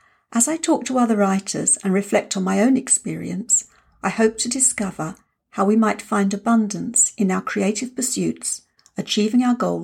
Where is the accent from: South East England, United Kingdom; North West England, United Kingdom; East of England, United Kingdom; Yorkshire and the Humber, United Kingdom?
East of England, United Kingdom; I am from Essex in the UK.